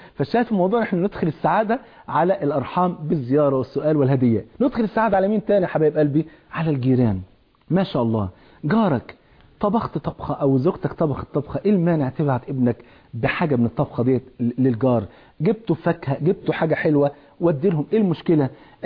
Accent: Egypt

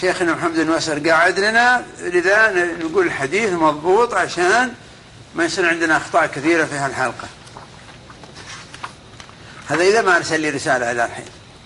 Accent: Mecca, Makkah Province, Saudi Arabia; also born or lived in Najd; انا من اهل مكه في الاصل، انا من هذيل، من فعلى الاقل بقول انا مكاوي، بس عشت هذا في نجد.

